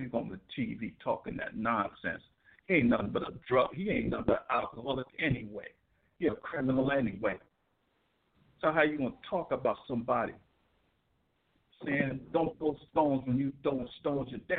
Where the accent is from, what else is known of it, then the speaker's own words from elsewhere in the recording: Brooklyn, New York, United States; I'm from Brooklyn. I know how hip-hop started, and Queens wasn't no fucking way around when hip-hop started.